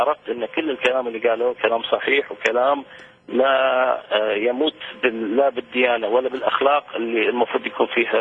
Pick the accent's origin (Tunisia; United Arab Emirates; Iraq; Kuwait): Kuwait; سلام الرب وياك يا ابونا. انا كويتي